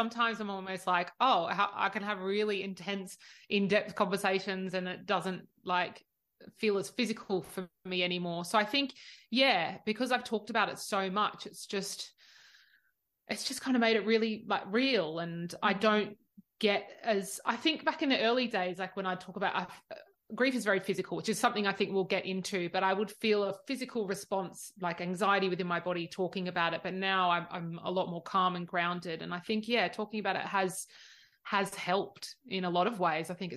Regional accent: Australia; I'm the Aussie.

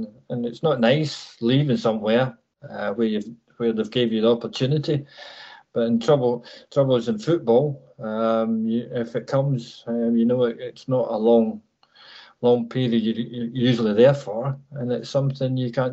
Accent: Ayr, Scotland, United Kingdom; Then my hometown, Ayr United, asked me to go there. I was still playing with Motherwell. So I went there as player manager. So I was going back home, really. So back to see my mum and dad and people, my brother in Ayrshire.

